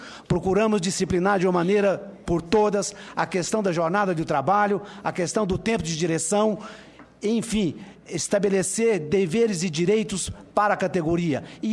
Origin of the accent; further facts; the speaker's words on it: Minas Gerais, Brazil; O faço também porque sou mineiro e quero mandar, através de Vossa Excelência e também do deputado federal aqui presente, meu abraço a meus conterrâneos.